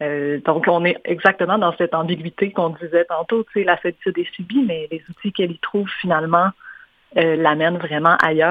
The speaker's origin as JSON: {"language": "French", "region": "Quebec", "country": "Canada", "said": "je viens du Lac-Saint-Jean"}